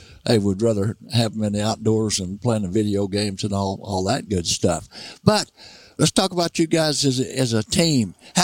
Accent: Missouri, United States; I come from Mississippi County, Missouri, way down in the Boot Hill, and it's part of the old South.

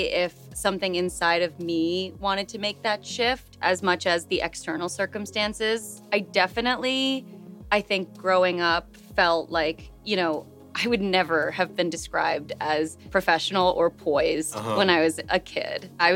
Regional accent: San Antonio, Texas, United States; also born or lived in India; You know, I grew up in Texas, in San Antonio. But before that, my entire family was born in India, including me. We immigrated when I was maybe like 2 years old.

